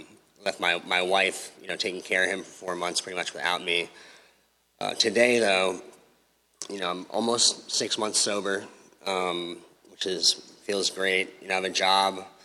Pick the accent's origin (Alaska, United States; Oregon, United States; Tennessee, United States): Oregon, United States; So I'm from Oregon. I moved down here after I completed 60 days at Turning Point.